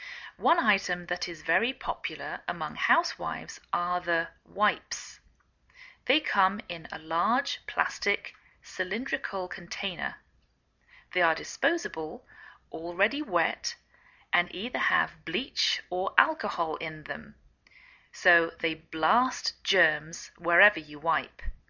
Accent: England, United Kingdom; now in United States

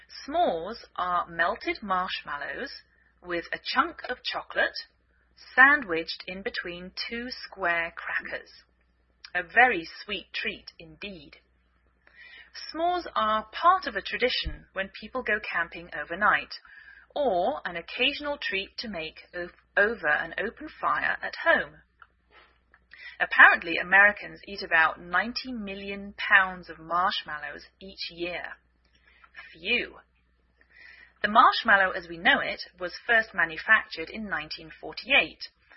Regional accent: England, United Kingdom; now in United States

